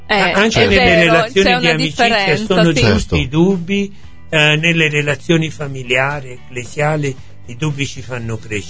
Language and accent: Italian; Torre del Greco, Campania, Italy; sono nato a Torre del Greco, ho anche completato una parte dei miei studi liceali nella città di Torre del Greco